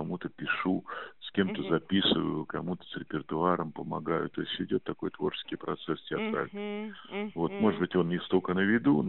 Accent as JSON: {"language": "Russian", "region": "Moscow", "country": "Russia", "tie": "born or raised there", "said": "Я родился в Москве, я родился в Сокольниках, поэтому Москву я очень хорошо знаю. Я не приезжий человек. Вот я прожил здесь всю свою жизнь"}